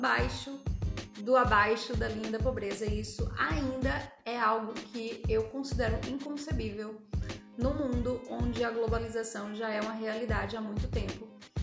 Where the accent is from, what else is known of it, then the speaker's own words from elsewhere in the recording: Feira de Santana, Bahia, Brazil; now in Ceará, Brazil; lá na minha cidade natal, que é Feira de Santana, na Bahia, comprar uma casa é muito mais fácil do que aqui no Ceará.